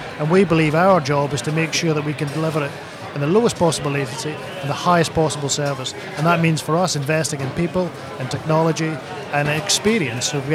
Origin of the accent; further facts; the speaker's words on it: Scotland, United Kingdom; accent: Scottish; as you can tell with my accent, as a Scot